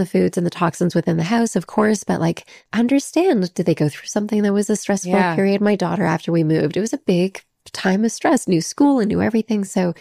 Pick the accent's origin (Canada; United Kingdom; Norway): Canada; now in Los Angeles, United States; that's one of the coolest things as a Canadian living